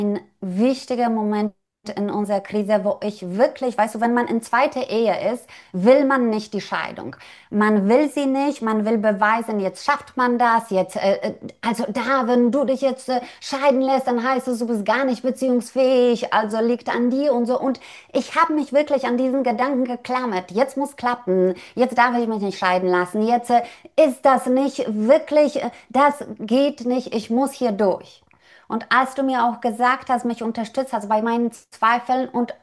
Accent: Poland; now in Germany; Und tatsächlich bin ich gebürtig aus Polen, aber lebe seit vielen Jahren in Deutschland.

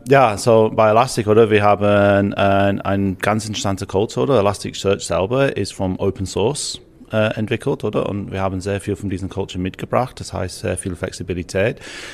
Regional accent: Wales, United Kingdom; German is a second language; now in Switzerland; Ich komme aus Großbritannien, Wales, aber ich lebe jetzt lange Zeit in der Schweiz und bin schon Schweizer geworden.

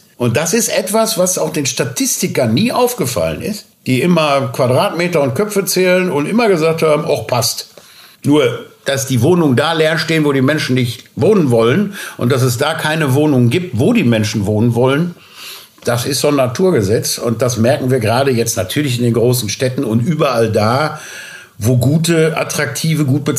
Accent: North Rhine-Westphalia, Germany; Ich komme aus Nordrhein-Westfalen.

